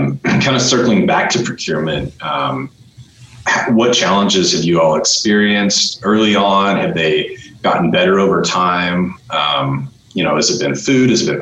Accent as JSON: {"language": "English", "town": "Seattle", "region": "Washington", "country": "United States", "tie": "born or raised there", "said": "I grew up in the Seattle area, and it's one of the most diverse cities I've ever been in."}